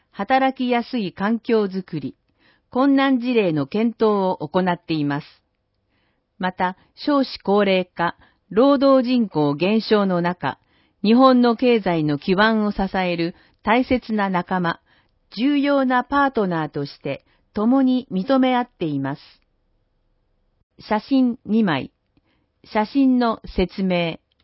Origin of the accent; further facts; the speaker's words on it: Primorsky Krai, Russia; Japanese is a second language; moved away as an adult; now in Japan; 9年前に来日しました。ロシアのウラジオストク近郊で生まれ育ち、日本海を挟んだ対岸にある地域の出身です。